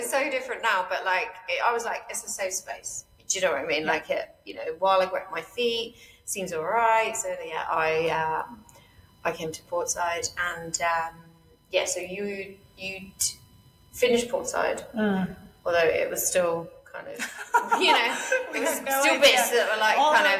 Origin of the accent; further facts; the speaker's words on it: United Kingdom; Yeah, from the UK.